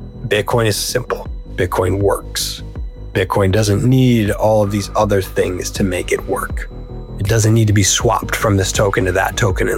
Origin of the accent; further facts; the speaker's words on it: California, United States; So I grew up in Southern California. Dad is Mexican, mom's Italian, never lacking good food.